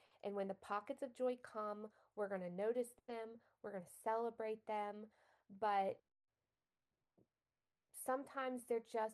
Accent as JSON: {"language": "English", "region": "Alabama", "country": "United States", "tie": "born or raised there", "moved": "as an adult", "said": "No, I'm from Alabama. I lived there for the first 22 years of my life"}